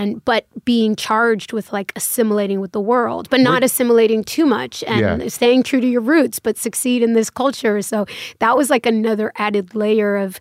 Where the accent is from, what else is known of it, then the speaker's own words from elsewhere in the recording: Los Angeles, California, United States; moved away as an adult; now in New York, United States; In the Valley, in Woodland Hills, Canoga Park.